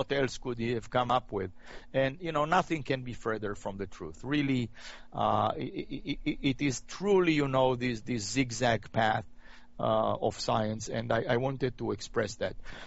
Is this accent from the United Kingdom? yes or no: no; Israel; born or raised there; also born or lived in Romania